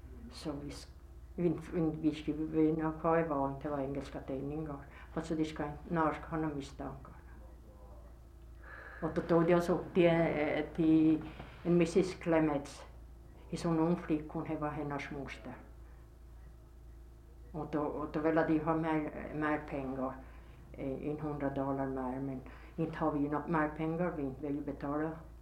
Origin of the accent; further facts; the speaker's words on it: Närpes, Ostrobothnia, Finland; Vi var 3 flickor från Närpes.